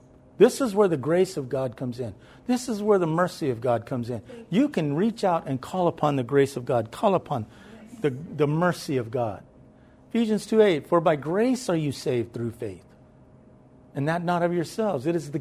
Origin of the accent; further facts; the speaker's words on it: Blythe, California, United States; I came from Blythe, California. In the heat of the summer, it was 120 degrees in the shade.